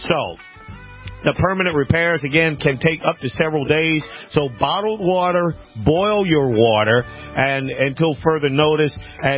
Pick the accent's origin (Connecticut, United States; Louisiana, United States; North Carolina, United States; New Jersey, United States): Louisiana, United States; He was in my home state of Louisiana, New Orleans, as a matter of fact, New Orleans.